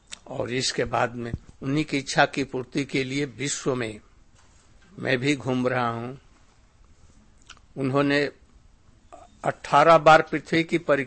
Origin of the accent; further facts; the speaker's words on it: Bihar, India; born there; मेरा जन्म वाराणसी के निकट बिहार में हुआ